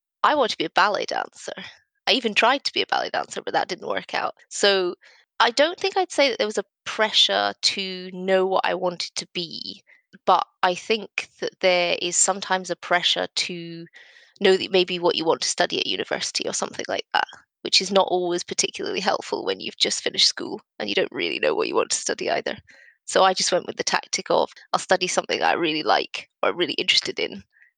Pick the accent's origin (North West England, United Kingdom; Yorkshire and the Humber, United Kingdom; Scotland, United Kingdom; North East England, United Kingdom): Scotland, United Kingdom; Aboyne; now in Linlithgow, United Kingdom; I grew up in Aboyne, which is in rural Aberdeenshire, and I currently live in Linlithgow, or just outside Linlithgow, which is near Edinburgh.